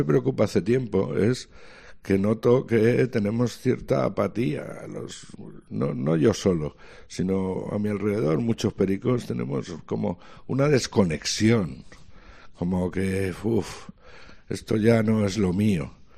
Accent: Aragon, Spain; el día 17 voy a estar en mi pueblo, que está cerca de Calatayud

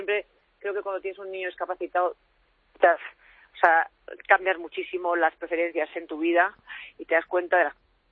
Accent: Spain; Y yo me siento súper española, pero española normal.

